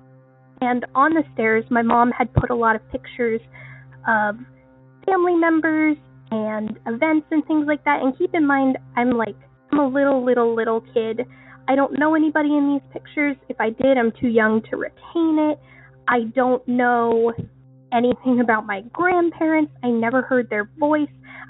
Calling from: Maine, United States; I'm from Southern Maine.

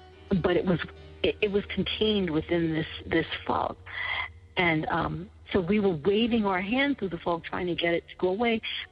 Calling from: North Carolina, United States; I'm calling from North Carolina

